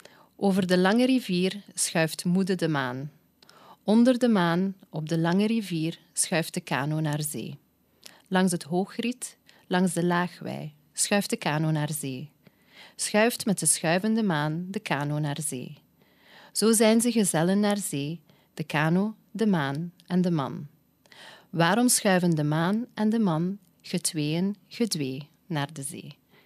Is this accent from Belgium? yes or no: yes; Ghent, Flanders, Belgium; I was born and raised in Ghent, but I studied in Brussels.